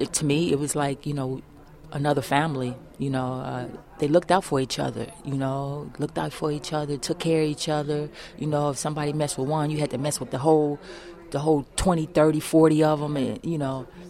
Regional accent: Chicago, Illinois, United States; I could say, you know, growing up in Chicago, Illinois, in what they call, quote-unquote, the projects, you know, it's pretty rough.

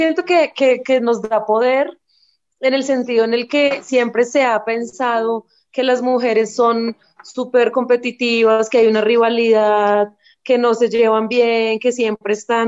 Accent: Colombia; En Colombia no podemos ocultar que somos un país que lleva 70 años en guerra

